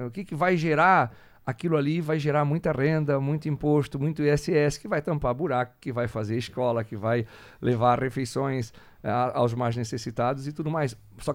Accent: Santa Catarina, Brazil; now in Cascavel, Brazil; Eu sou de Santa Catarina, mas estou aqui há 29 anos.

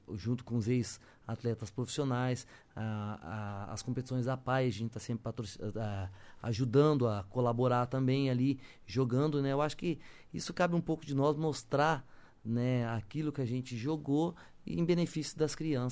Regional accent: Braganey, Paraná, Brazil; Isso, eu sou de Braganey, né?

